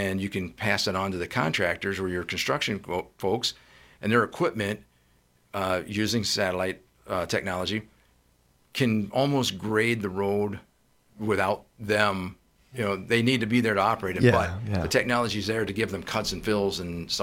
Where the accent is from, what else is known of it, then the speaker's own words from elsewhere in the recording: Pennsylvania, United States; I'm originally from Pennsylvania. I'm a Steelers fan.